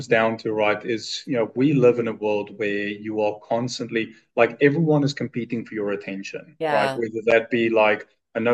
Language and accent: English; South Africa; born there; I was born in South Africa. My dad is, he came from a military background.